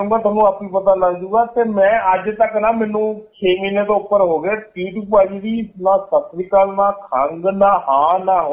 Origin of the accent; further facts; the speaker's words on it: Andhra Pradesh, India; also born or lived in Odisha; ਮੇਰਾ ਜਨਮ ਹੋਇਆ ਸੀ ਉੜੀਸਾ ਦੇ ਵਿਚ 1977 ਦੇ ਵਿਚ ਭੁਵਨੇਸ਼ਵਰ ਦੇ ਵਿਚ ਪੁਰੀ ਦੇ ਵਿਚ ਮੇਰੇ ਡੈਡੀ ਸੈਂਟਰ ਬਾਰਡਰ ਵਿਚ ਕੰਮ ਕਰਦੇ ਸੀ ਸਰਕਾਰ ਸੈਂਟਰ ਡਿਪਾਰਟਮੈਂਟ ਦੇ ਅੰਡਰ ਸੀਗੇ ਮੇਰੇ ਜਨਮ ਤੋਂ ਬਾਅਦ 6 ਮਹੀਨਿਆਂ ਬਾਅਦ ਉਹ ਆਂਧਰਾ ਪ੍ਰਦੇਸ਼ ਉਹਨਾਂ ਦੀ ਟ੍ਰਾਂਸਫਰ ਹੋ ਗਈ